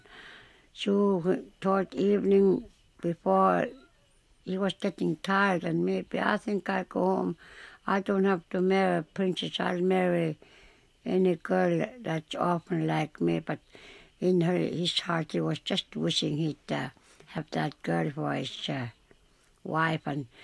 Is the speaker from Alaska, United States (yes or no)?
yes; Bethel, Alaska, United States; I'm from Bethel.